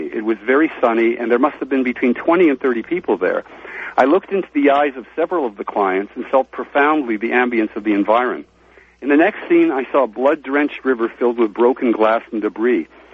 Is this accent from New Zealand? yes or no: no; Canada; now in Paris, France; I'm a Canadian living in Paris, France.